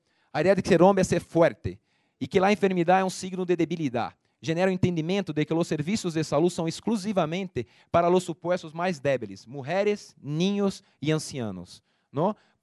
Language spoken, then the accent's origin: Spanish; Brazil; Spanish is a second language; Yo vengo de Brasil